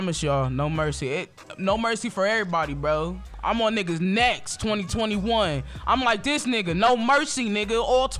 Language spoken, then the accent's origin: English; Springfield, Ohio, United States; now in Columbus, United States; this is in my city, Columbus, Ohio. This is where I reside. This is my city, my hometown. Well, Springfield, but this is my city.